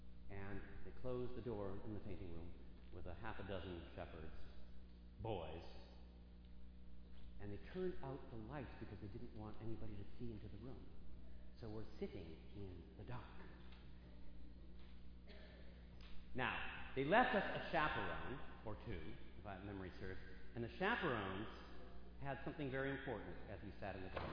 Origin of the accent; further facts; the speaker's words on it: Minneapolis, Minnesota, United States; I grew up in the Cathedral Church of St. Mark's in Minneapolis, Minnesota, and we're talking the bleak midwinter in Minneapolis, right?